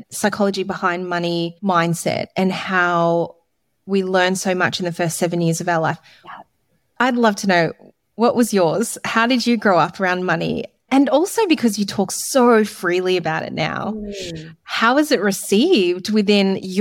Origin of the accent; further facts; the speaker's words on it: Melbourne, Victoria, Australia; And I grew up in Melbourne and, you know, like there's Chapel Street and it's so hard to find a park.